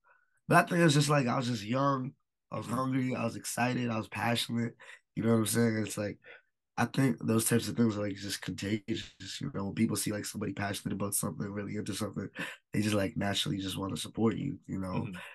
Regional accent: Winnipeg, Manitoba, Canada; I grew up in Southside Winnipeg, before Richmond, I grew up around music.

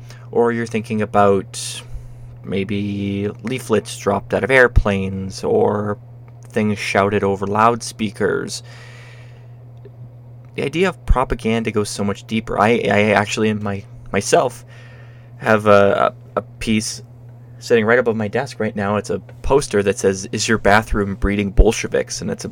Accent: Canada; it always struck me that they came out around Remembrance Day, particularly being Canadian.

